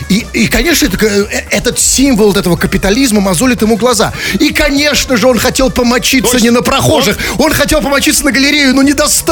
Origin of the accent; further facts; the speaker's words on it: Saint Petersburg, Russia; Да, мы петербуржцы здесь недоверчивы.